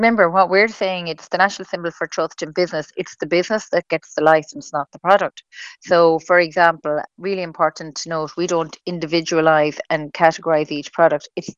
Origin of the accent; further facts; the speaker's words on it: Ireland; Now, we are very committed to being European as well as Irish.